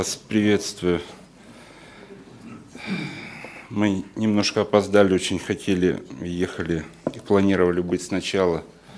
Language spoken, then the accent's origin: Russian; Belgorod, Belgorod Oblast, Russia; Я сам из Белгорода.